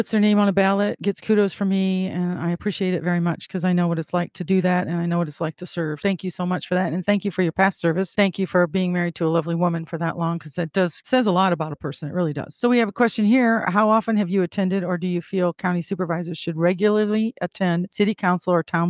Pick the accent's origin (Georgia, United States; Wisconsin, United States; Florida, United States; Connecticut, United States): Wisconsin, United States; Wisconsin Rapids; I don't know much about the political situation here, though, of course, because I'm from Rapids.